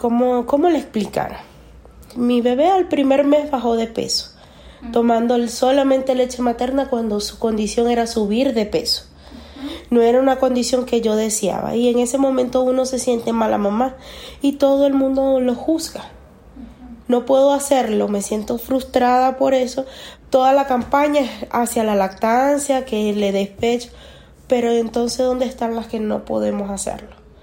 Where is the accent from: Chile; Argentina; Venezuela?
Venezuela; now in Ecuador; tengo 32 años. Soy de Venezuela, venezolana.